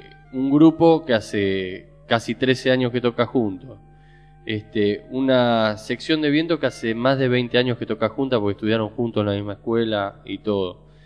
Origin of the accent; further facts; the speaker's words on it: Buenos Aires, Argentina; born there; viste, los 6 músicos más nuestro manager Horacio, todos nacimos en Capital